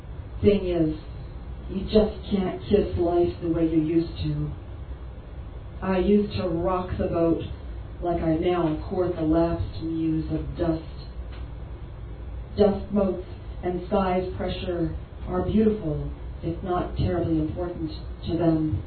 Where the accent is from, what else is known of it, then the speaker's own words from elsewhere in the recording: New Orleans, Louisiana, United States; moved away as an adult; now in Toronto, Canada; I'm from New Orleans originally, but I moved up to Toronto from New Orleans in 2005.